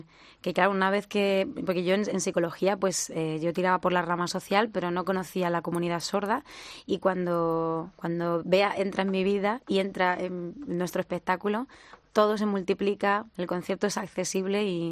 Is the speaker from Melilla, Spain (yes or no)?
no; Letur, Castilla-La Mancha, Spain; also born or lived in Albacete; yo soy nacida en Albacete, pero criada en un pueblo, en Letur.